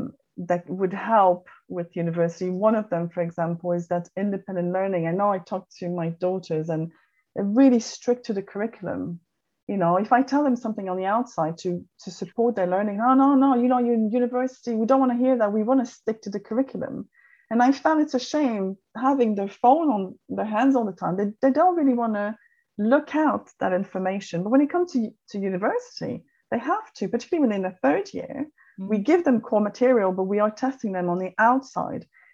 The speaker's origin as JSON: {"language": "English", "country": "Canada", "said": "I come from Canada"}